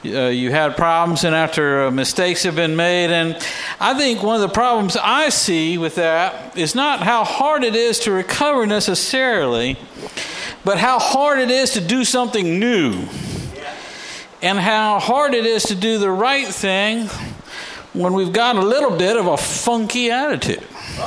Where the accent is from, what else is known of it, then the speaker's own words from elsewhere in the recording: Texas, United States; I'm from Texas, I'm going to explain how this works.